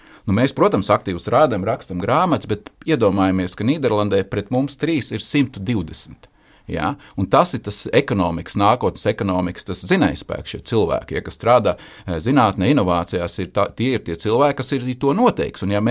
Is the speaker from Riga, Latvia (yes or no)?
yes; Riga, Latvia; es esmu aizdevies uz laukiem kā dzīves rīdzinieks